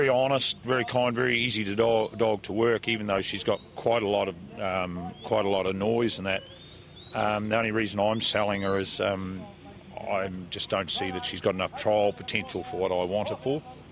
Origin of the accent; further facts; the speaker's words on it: Otago, New Zealand; I'm from North Otago, Courier.